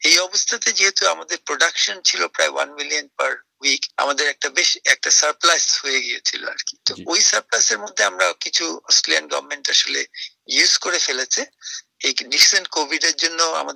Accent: Bangladesh; আমাদের বাংলাদেশে

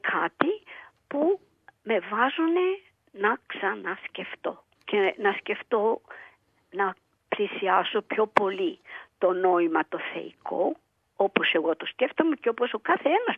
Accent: Greece; now in Australia; Έζησα στην Αυστραλία, αλλά μεγάλωσα στην Ελλάδα.

